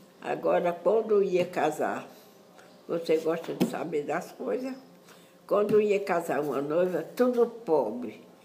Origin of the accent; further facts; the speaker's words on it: Campina Grande, Paraíba, Brazil; Eu sou de Campina Grande.